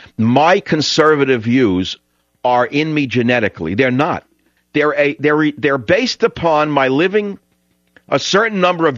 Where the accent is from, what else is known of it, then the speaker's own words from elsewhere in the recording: Nebraska, United States; So if you think I'm some rube from Nebraska who doesn't understand from yesterday, you're wrong. I grew up around gay people, straight people, black people, white people, Hispanic people, Asian people. So being a kid from a big city, this is how you grow up.